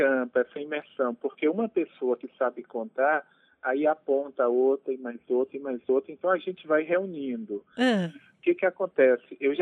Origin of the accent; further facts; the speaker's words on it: Bahia, Brazil; Eu sou do sertão da Bahia, da Caatinga.